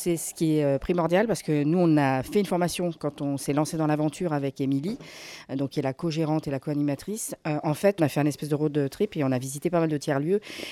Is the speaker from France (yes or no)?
yes; Sourcieux-les-Mines, Auvergne-Rhône-Alpes, France; je viens de Sourcieux-les-Mines